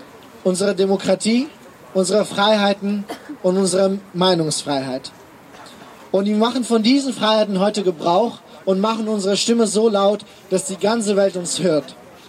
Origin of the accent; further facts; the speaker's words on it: Afghanistan; German is a second language; now in Germany; Ich habe einige schöne Erinnerungen aus meiner Kindheit in Afghanistan.